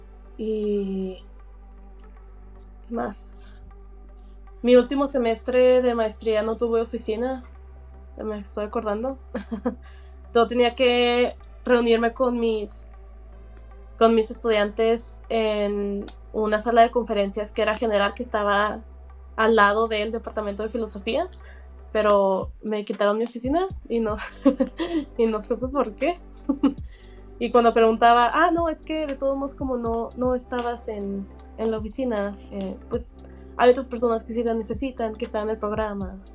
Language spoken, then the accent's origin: Spanish; Mexico; now in United States; eso es un poquito de mi experiencia como filósofa mexicana, mujer en Estados Unidos